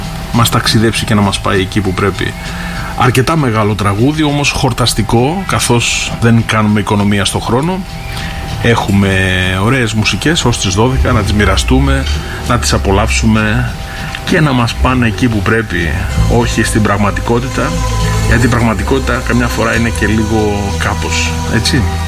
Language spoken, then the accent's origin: Greek; Thessaloniki, Central Macedonia, Greece; γιατί είμαστε από Θεσσαλονίκη